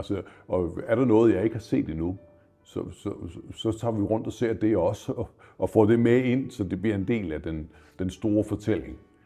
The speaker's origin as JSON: {"language": "Danish", "region": "Zealand", "country": "Denmark", "said": "Og så kommer jeg hjem til mine forældre, jeg er fra Falster."}